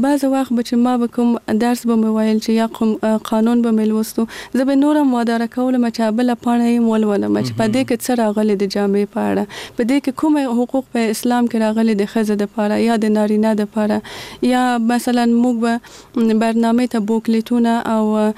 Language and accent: Pashto; Kabul, Afghanistan; born there; زه په کابل کې زغیدلې یم او دلته مجوون کړی